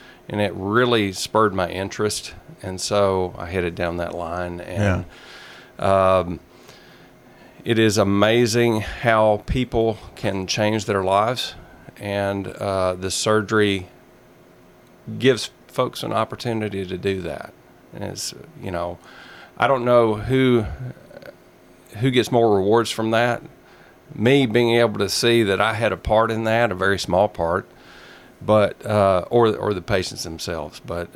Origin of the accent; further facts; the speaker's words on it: Shelbyville, Tennessee, United States; also born or lived in Birmingham, Alabama; I grew up in Shelbyville, which is right down the road. Spent most of my life in the state of Tennessee. I spent about 3 years in Birmingham, Alabama, but then made me realize how much I love Tennessee.